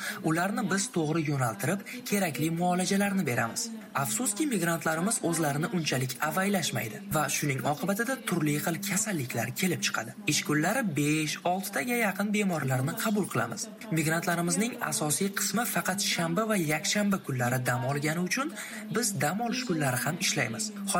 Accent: Issyk-Kul Region, Kyrgyzstan; moved away as an adult; now in Moscow, Russia; men Qirg'izistondanman. Issiqko'lda tug'ilib, ana shu yerda o'qib ishlaganman. 2000-yillarda esa rafiqam Moskvaga oliy ta'limni olish uchun kelgan. Rafiqam ham shifokor va shundan keyin 2001 yilda men ham Moskvaga kelganman.

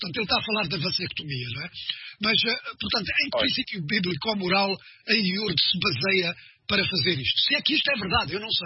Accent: Mozambique; talvez mesmo mais, por exemplo, do que em Moçambique, de onde eu sou

